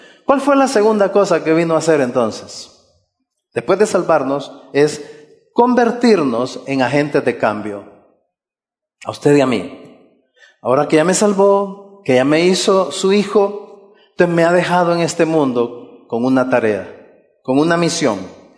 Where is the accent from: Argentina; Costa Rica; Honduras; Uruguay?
Honduras; ya no solo soy hondureño